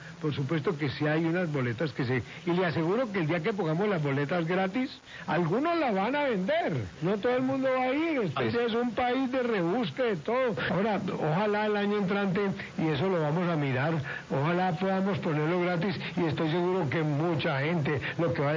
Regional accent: Cali, Valle del Cauca, Colombia

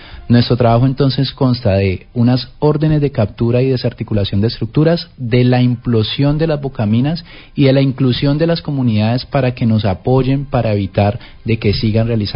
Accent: Cali, Valle del Cauca, Colombia; Yo soy caleño, nací en el barrio Nueva Granada y me he criado y vivido toda mi vida en Cali. Soy economista.

